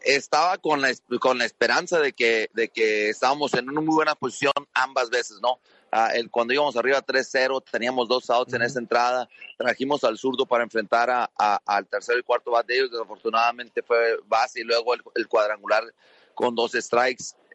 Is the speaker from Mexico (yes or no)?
yes; Mexico; le di las gracias como mexicano.